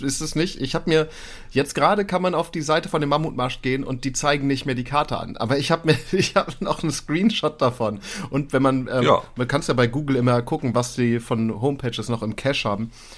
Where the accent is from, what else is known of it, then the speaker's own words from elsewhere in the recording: Lower Saxony, Germany; ich komme aus Friesland, da machen du auch.